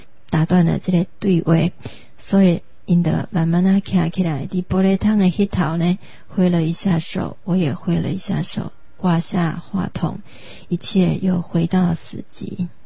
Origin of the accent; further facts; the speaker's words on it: Taiwan; 他确认我是台湾人了后呢